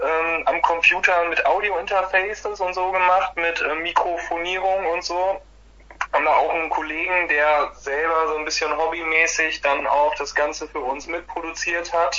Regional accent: Mecklenburg-Vorpommern, Germany; in der Nähe von Rostock, wo ich aufgewachsen bin

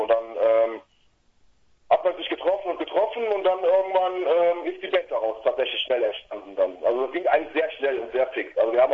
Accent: Düsseldorf, North Rhine-Westphalia, Germany; Wir sind auf dem schönen, manchmal schönen Düsseldorf.

